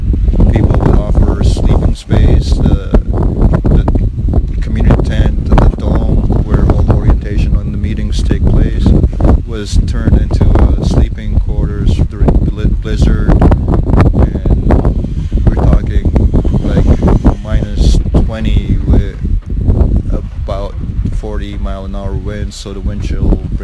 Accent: Lebanon; I come from Lebanon. I was raised in Lebanon

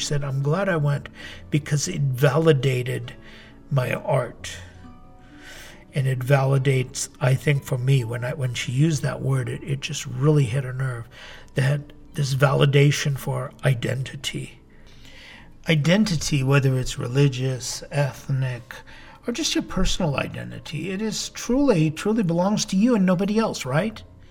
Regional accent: California, United States; born there; It's been now 20 years that I've returned to Southern California. I was born in Southern California. I went away for 15 years to serve in Northern California.

